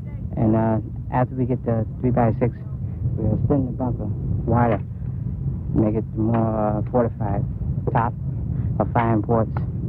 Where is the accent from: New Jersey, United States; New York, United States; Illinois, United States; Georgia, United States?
New York, United States; New York City; New York City.